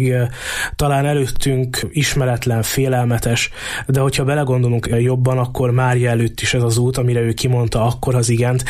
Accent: Southern Slovakia, Slovakia; felvidéki vagyok, tehát a legközelebbi kegyhely számunkra Mária Pócs, az igazából egy körülbelül 80 kilométerre van tőlünk

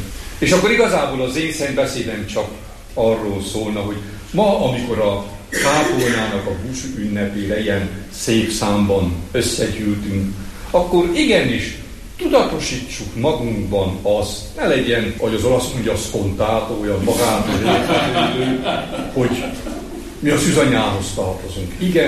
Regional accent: Transylvania, Romania; és hát ugyebár erdélyi vagyok

